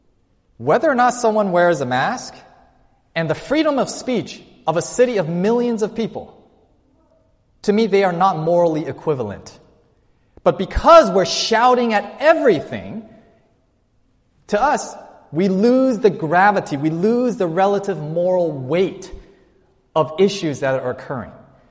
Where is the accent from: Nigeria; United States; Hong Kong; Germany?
Hong Kong; born there; But I was born in Hong Kong.